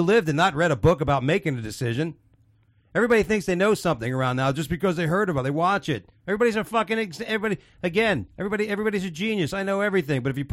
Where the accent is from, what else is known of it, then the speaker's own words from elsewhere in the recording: Houston, Texas, United States; At me when I'm from Houston, being a smart ass.